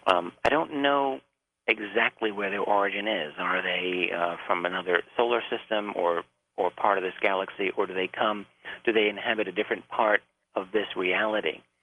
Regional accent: Brentwood, New York, United States; I grew up in Brentwood, Long Island.

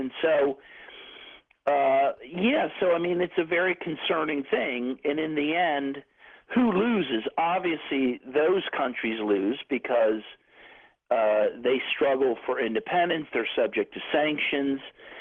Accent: Cincinnati, Ohio, United States; I grew up in Cincinnati, Ohio. I went to Catholic schools my whole life.

